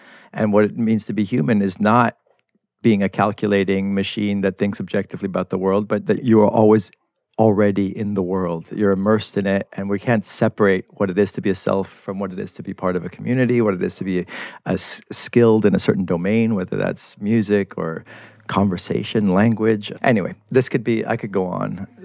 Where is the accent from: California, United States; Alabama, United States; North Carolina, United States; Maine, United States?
California, United States; Los Angeles; I grew up in Los Angeles and had no idea that this thing was here.